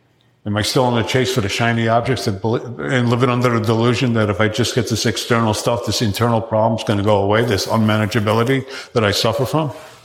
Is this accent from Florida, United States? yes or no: no; New Jersey, United States; You know, I grew up in northern New Jersey. I grew up on the Hudson, New Jersey side of the Hudson River overlooking Manhattan. I'm 67 years old. You know, I grew up in the 60s, really, and it was just a tough neighborhood.